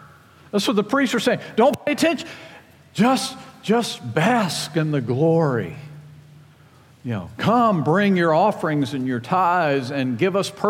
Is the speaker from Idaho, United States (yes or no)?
no; Virginia, United States; I grew up in Tidewater, Virginia, Virginia Beach, Norfolk, Chesapeake, just, you know, like we got the Marines here. I was a Navy brat.